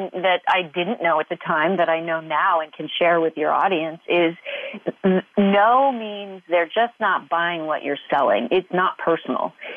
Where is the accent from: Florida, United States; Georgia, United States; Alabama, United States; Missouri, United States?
Missouri, United States; also born or lived in New York City; I grew up in Missouri, moved to New York City to pursue my career as a professional dancer